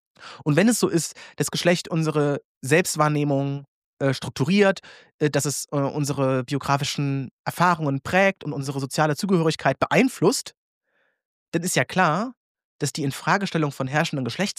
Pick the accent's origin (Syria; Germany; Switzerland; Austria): Austria; Und auch da kann man als Österreicher sagen